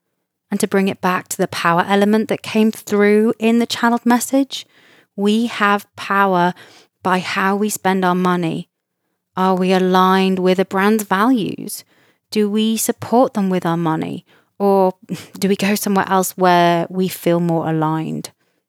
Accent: United Kingdom; especially being a Brit from the UK

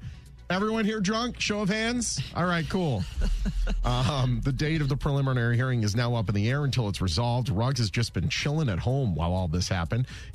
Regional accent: Boston, Massachusetts, United States; now in Las Vegas, United States; See, growing up in the Boston area, you drive an hour. It's like 10 miles.

